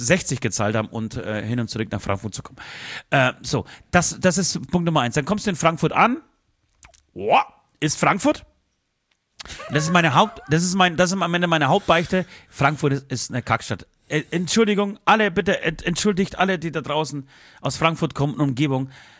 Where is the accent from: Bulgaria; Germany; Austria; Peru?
Bulgaria; Ich komme aus Bulgarien